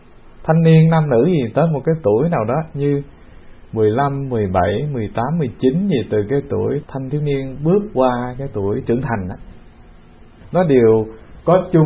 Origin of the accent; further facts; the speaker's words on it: Southern Vietnam, Vietnam; Mình dân miền Nam, nhưng mà ở miền Nam mà mình trả hàng mình không mua thì bị người ta đốt phong long á.